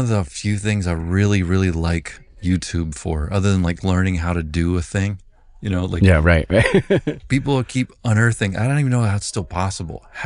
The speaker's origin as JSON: {"language": "English", "town": "Memphis", "region": "Tennessee", "country": "United States", "tie": "born or raised there", "also_born_or_lived": "Mississippi", "said": "Yeah, I grew up in Memphis. I was born in Memphis, kind of grew up in Memphis and Mississippi."}